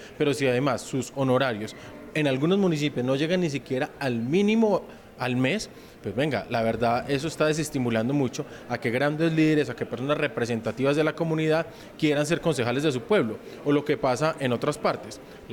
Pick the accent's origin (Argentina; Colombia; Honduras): Colombia; Caldas; en municipios de mi tierra como Marulanda